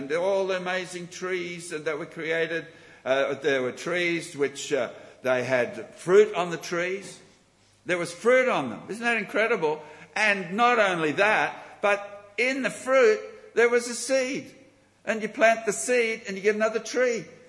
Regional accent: Hobart, Tasmania, Australia; born there; I was born in Hobart, and so she called

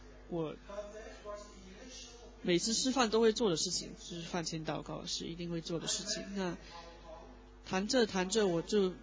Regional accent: Singapore; 因为我不会说中文，那我在香港不会说广东话，不会说中文，就搭的士会比较困难一点，所以我就请这一位也是从新加坡来的华人和我一起去。

